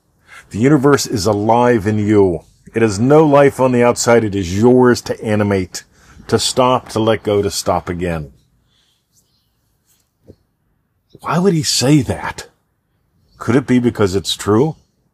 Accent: Pennsylvania, United States; back in the old country, I grew up in Pennsylvania, and the worst driving conditions were something called black ice.

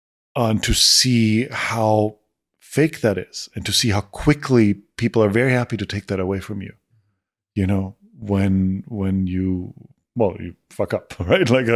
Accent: Austria; I had as high as a recognition rate as the chancellor of Austria, my home country.

